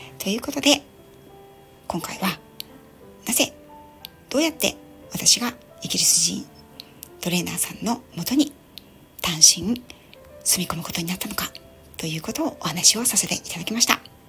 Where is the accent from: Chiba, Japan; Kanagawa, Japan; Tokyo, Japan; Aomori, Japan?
Kanagawa, Japan; Yokohama; 私は5代目浜っ子なんですね。そして両親もこの横浜で代々事業を営んできたということで、田舎がないです。はい、ずっと建物に囲まれて暮らしてき